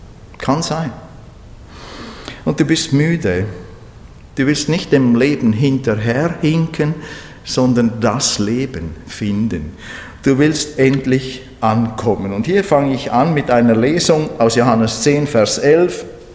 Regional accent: Switzerland; ich bin in der Schweiz geboren, groß geworden, christliche Prägung, christliche Traditionen

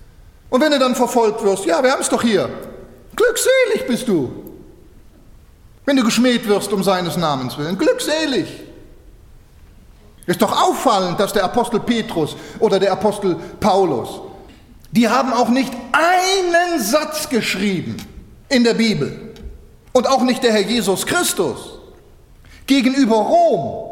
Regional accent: Switzerland; ich bin ja Schweizer, ich kann das ja machen.

